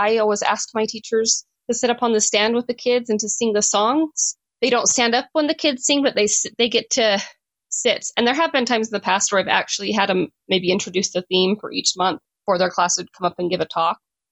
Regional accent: West Valley City, Utah, United States; I'm from West Valley City, Utah.

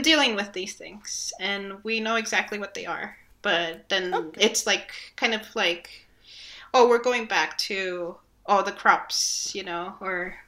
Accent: Peru; Even for me, I was not aware of this lady. And even though I'm from Peru

